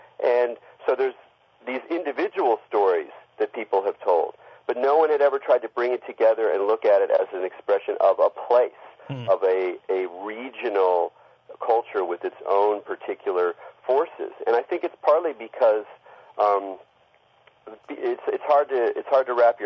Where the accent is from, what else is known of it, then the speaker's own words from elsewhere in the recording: California, United States; And so there was a lot of this ambient weirdness of growing up in California, just on top of the surfer culture and the drug culture